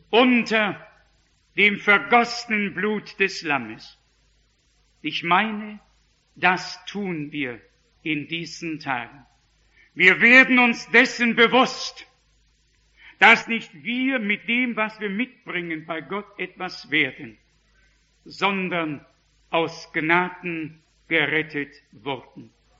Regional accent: Northern Germany, Germany; Ich als Norddeutscher, als von Natur aus bis oben hin zugeschnürt, habe begonnen, in die Hände zu klatschen.

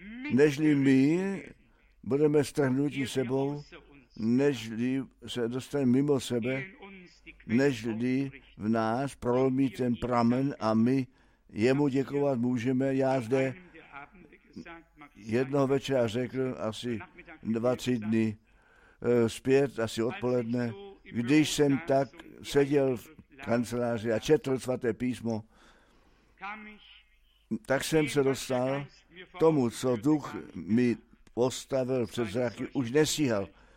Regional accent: Germany; Já, jako ještě Němec, jako od přírody, až nahoru zasměrovaný, začal jsem tleskat do rukou, nemohl jsem už přestat.

